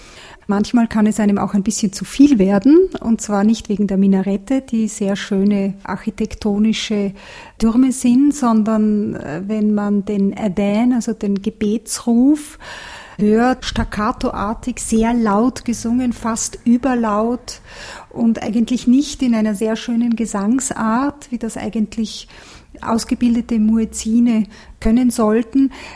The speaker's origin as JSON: {"language": "German", "town": "Cairo", "region": "Cairo Governorate", "country": "Egypt", "tie": "born or raised there", "also_born_or_lived": "Austria", "lives_now": "Switzerland", "said": "Meine Mutter ist Österreicherin, mein Vater ist Ägypter. Ich bin in Österreich geboren, dann in Kairo, in Ägypten aufgewachsen, später dann in die Schweiz gekommen."}